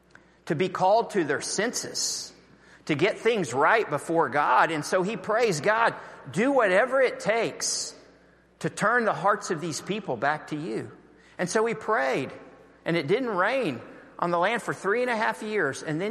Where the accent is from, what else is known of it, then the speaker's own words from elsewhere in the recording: Texas, United States; I'm from Texas. We constantly were praying for rain.